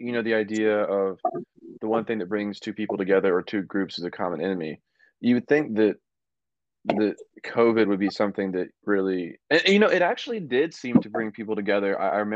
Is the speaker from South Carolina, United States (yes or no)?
yes; South Carolina, United States; Dude, I remember I'm from South Carolina